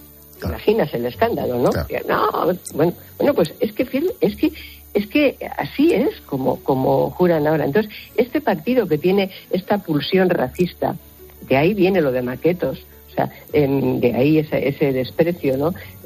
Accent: Spain

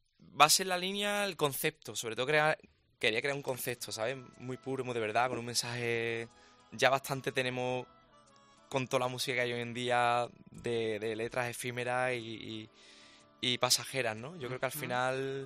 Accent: Huelva, Andalusia, Spain; Vengo del flamenco, soy de Huelva, soy sureño, y abro la boca y se me nota, ¿no?

